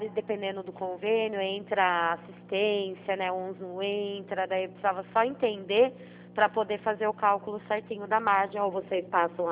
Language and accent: Portuguese; Itu, São Paulo, Brazil; eu sou de Itu, viu?